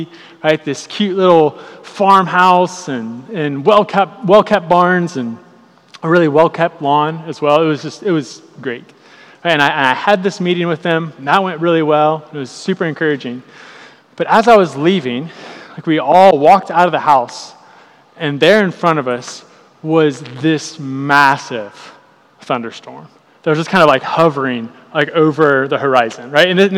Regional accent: Ohio, United States; now in Cincinnati, United States; I was in my hometown in Southern Ohio

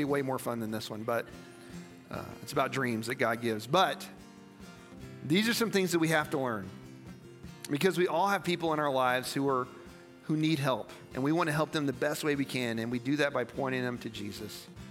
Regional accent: Poplar Bluff, Missouri, United States; I'm from Missouri. It's a trait, right? Right? That's what they always told us. Southern Missouri. I kid you not. My school mascot was a mule. I kid you not. In Poplar Bluff, Missouri, because they said we're stubborn people.

